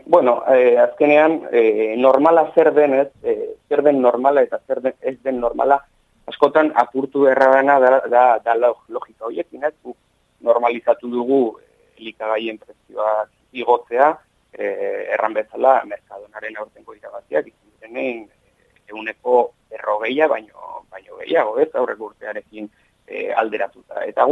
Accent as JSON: {"language": "Basque", "town": "Malerreka", "region": "Navarre", "country": "Spain", "said": "Ni Malerrekakoa naiz adibidez, ez? Eta hemen Malerrekan ni frontoian izan aitzen naiz astero"}